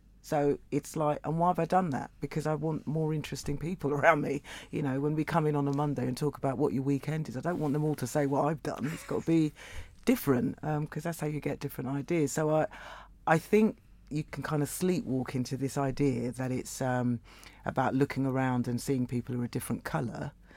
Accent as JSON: {"language": "English", "region": "London", "country": "United Kingdom", "tie": "born or raised there", "said": "born and bred in London"}